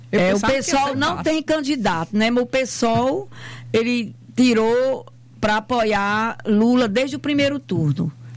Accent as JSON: {"language": "Portuguese", "town": "Patu", "region": "Rio Grande do Norte", "country": "Brazil", "said": "não sou de Mossoró, né? Sou de Patu, mas não moro lá."}